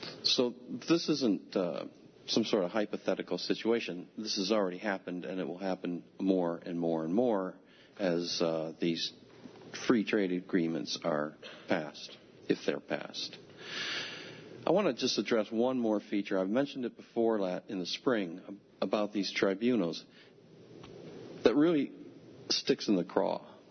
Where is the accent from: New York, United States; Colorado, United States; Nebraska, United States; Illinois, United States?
New York, United States; Danby; I'm from Danby.